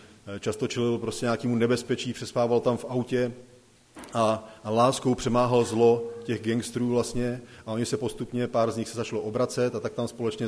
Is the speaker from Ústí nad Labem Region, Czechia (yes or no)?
yes; Šluknov, Ústí nad Labem Region, Czechia; ze Šluknova.